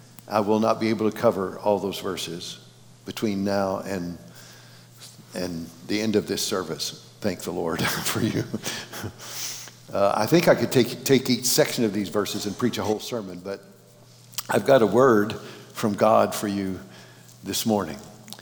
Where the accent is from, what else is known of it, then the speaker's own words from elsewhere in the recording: Matthews, Missouri, United States; Most of you have never heard of Matthews, Missouri. That's home to me, Sykeston. But I was born on Route 1 Matthews between 1st and 2nd Ditch. That's how we judge things down there.